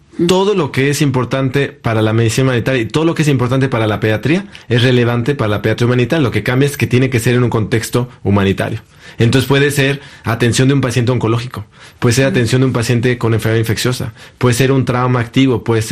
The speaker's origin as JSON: {"language": "Spanish", "country": "Mexico", "said": "Yo me preparaba para ir a África. En mi imaginario como mexicano era"}